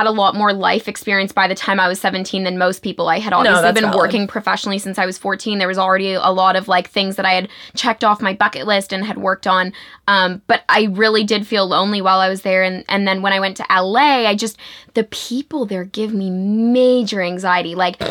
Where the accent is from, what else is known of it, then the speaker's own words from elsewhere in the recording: Toronto, Ontario, Canada; also born or lived in New York, United States / Los Angeles, United States; I grew up in Toronto